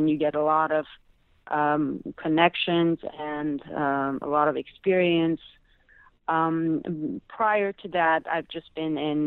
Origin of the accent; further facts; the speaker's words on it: Armenia; also born or lived in Iran; And I am from Iran, and I grew up in Armenia and here.